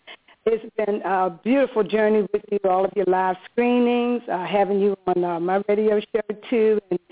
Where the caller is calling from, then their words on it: Germany; from Germany.